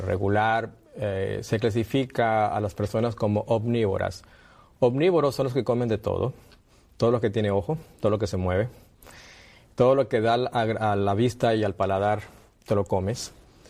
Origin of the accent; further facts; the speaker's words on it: Mexico; Yo vengo de México. Estamos trabajando en un sanatorio naturista. El norte de México, estamos en Monte Morelos, a 5 kilómetros de allí.